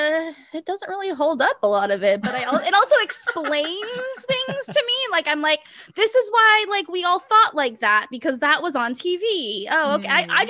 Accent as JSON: {"language": "English", "region": "Hawaii", "country": "United States", "tie": "born or raised there", "said": "I grew up in Hawaii and I grew up in a really rural part of Hawaii. So like remote island, remote part of a remote island."}